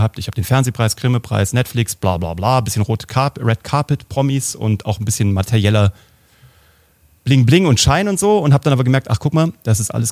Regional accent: Kassel, Hesse, Germany; Ich komme aus Kassel

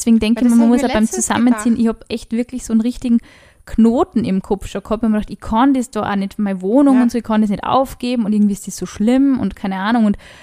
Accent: Upper Austria, Austria; ich bin aus Oberösterreich

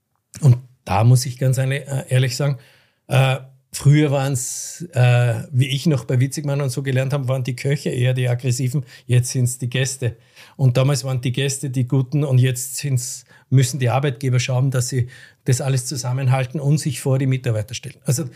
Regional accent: Austria; Du bist Deutscher, ich bin Österreicher.

